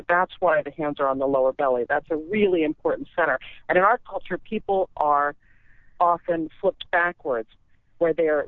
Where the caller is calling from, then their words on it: Los Angeles, California, United States; I live in Tucson. Right now I'm actually in Los Angeles